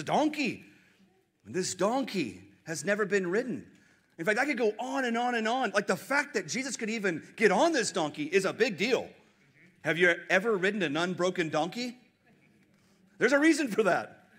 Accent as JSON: {"language": "English", "region": "Texas", "country": "United States", "said": "I'm a Texan. I study history. We celebrate defeats in Texas. It's what we do."}